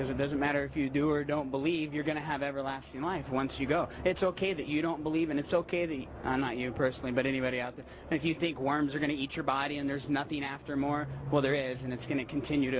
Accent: Vancouver, Washington, United States; Originally, I'm from a small farm in Vancouver, Washington.

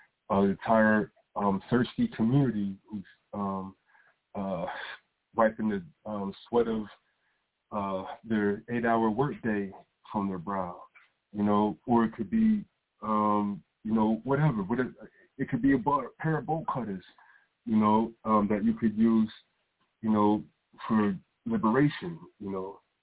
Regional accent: Pennsylvania, United States; now in Chicago, United States; I'm from Pennsylvania, you know, but and I was at the time I was in prison in Pennsylvania, you know, but I've been living in, you know, Chicago over 10 years.

